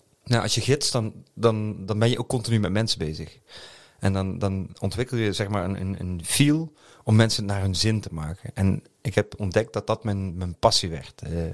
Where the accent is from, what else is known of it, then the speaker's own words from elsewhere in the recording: Valkenburg, Limburg, Netherlands; also born or lived in Eindhoven; Ik ben wel opgegroeid hier in Valkenburg en omgeving. Geboren in Brabant, Eindhoven. Maar gestudeerd in Nijmegen